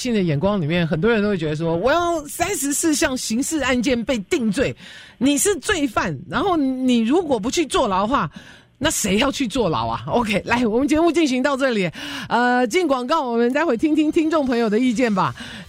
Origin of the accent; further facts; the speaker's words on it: United States; 这个我们美国人的事情